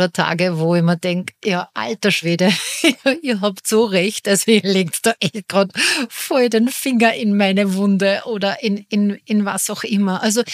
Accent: Austria; Also bei uns in Österreich ist es ja ähnlich mit der Pensionsfürsorge

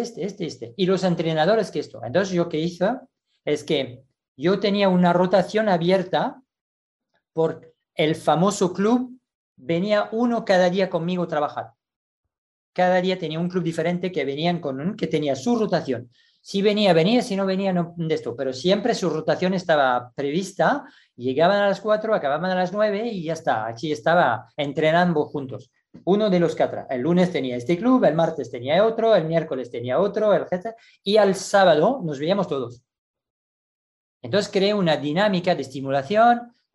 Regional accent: France; Spanish is a second language; Yo como entrenador francés, yo tenía toda la posibilidad del mundo

